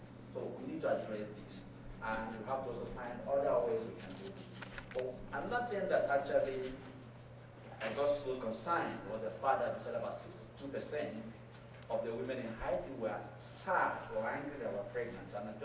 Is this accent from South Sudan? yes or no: no; Nigeria; I'm also from Nigeria.